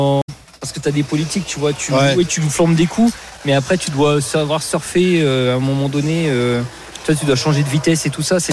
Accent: Auvergne-Rhône-Alpes, France; Donc à côté de Clermont-Ferrand.

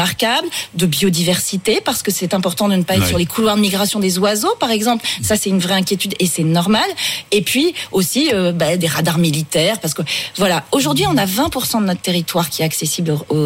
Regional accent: Hauts-de-France, France; moi, je suis de la Somme.

